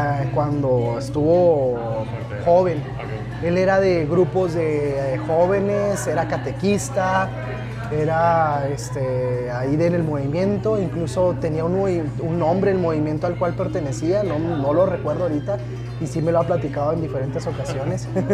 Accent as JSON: {"language": "Spanish", "region": "Chihuahua", "country": "Mexico", "tie": "born or raised there", "also_born_or_lived": "Hermosillo", "accent": "Chihuahua", "said": "Y desde entonces ya he vivido aquí. Entonces prácticamente soy nacido en Hermosillo y de corazón, o de crianza, chihuahuense."}